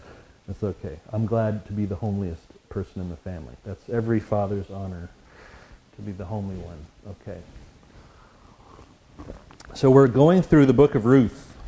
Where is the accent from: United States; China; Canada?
Canada; Montreal, Quebec; I'm originally from Montreal.